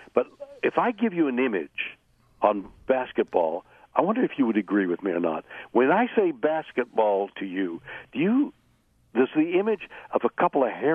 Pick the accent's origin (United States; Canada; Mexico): Canada; Listen, I'm a Canadian